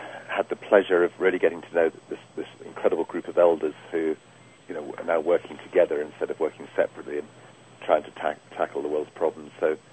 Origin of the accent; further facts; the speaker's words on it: England, United Kingdom; now in United States; despite the fact that I'm English and don't have an American accent.